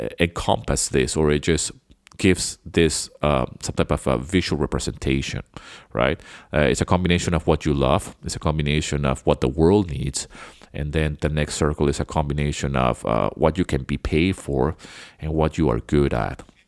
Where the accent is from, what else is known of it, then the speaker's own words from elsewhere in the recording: Venezuela; English is a second language; You know, I grew up in Venezuela, so my English, even though it's not my mother tongue, I speak it and know English very, very well.